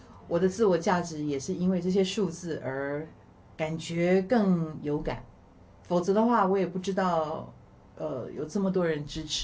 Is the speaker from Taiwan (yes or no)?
yes; Taiwan; born there; 我也觉得我是为了台湾而生的，就是所以我生在台湾嘛